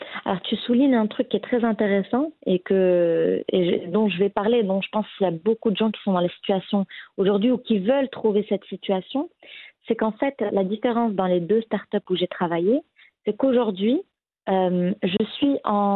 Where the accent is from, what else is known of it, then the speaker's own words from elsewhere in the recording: Morocco; now in France; On a grandi au Maroc, donc tous les souvenirs d'enfance, la famille, comme tu le disais, est au Maroc, mais on a quand même construit une dizaine d'années en France, ou à l'étranger.